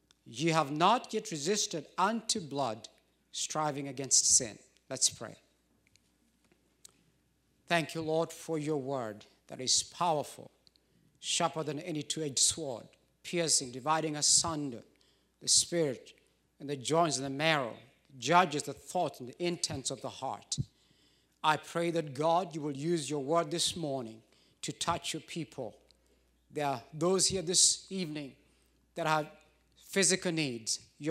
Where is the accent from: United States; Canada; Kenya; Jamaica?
Kenya; I come from Kenya and we are known for running.